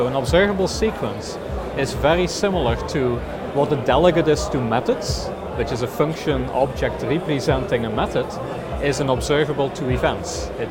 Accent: Belgium; I'm originally from Belgium here, so it's coming home over here.

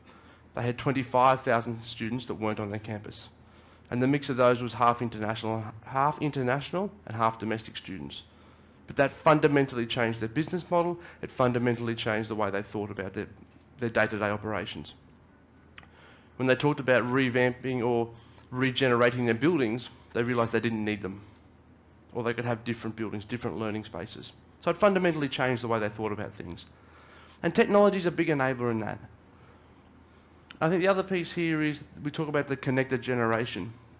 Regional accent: Australia; moved away; As I said, I'm originally from Australia.

